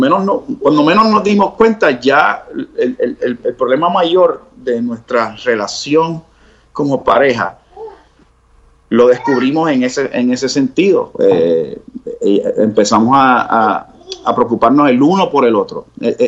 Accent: Puerto Rico; yo digo Puerto Rico porque soy de Puerto Rico y así fue que me crié.

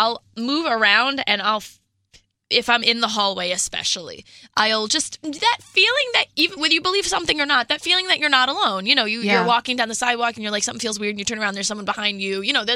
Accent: New York, United States; Well, I'm from New York and you need a sense of humor.

